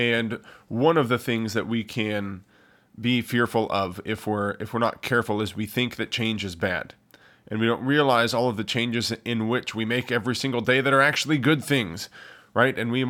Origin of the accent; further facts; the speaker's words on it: Kansas, United States; I grew up in Kansas on the central plains of the Midwest on a farm